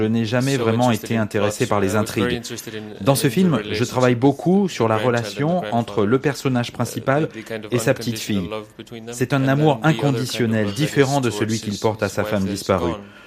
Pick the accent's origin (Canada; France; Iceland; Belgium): Iceland; Non, le film a vraiment été écrit pour être tourné là où j'ai grandi.